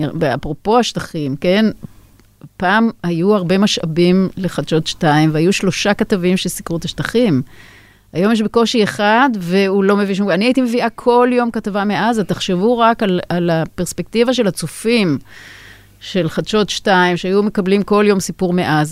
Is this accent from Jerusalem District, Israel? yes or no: yes; Jerusalem, Jerusalem District, Israel; אני הייתי ילדה ירושלמית, וגדלתי לתוך הדבר הזה.